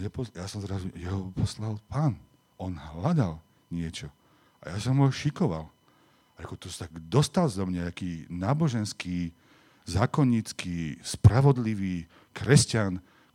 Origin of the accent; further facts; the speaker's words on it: Dolné Vestenice, Trenčín Region, Slovakia; z Dolných Vestení, odkiaľ pochádzam